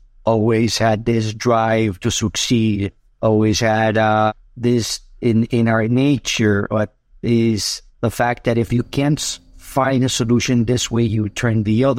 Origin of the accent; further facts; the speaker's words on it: Bogotá, Colombia; moved away as an adult; also born or lived in Cali; So yeah, we grew up in Colombia, in Bogota, Colombia, South America. We grew up in Bogota. We actually were originally born in Cali, Colombia, and then we moved to Bogota when I was around 7 years old. So I grew up there all the way through high school.